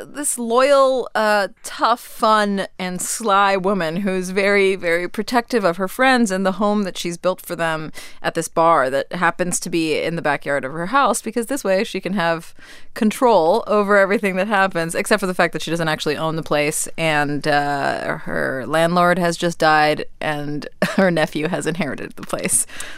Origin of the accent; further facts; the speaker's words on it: Miami, Florida, United States; I grew up in Miami to a small Cuban family, and they, you know, I grew up in a religious household.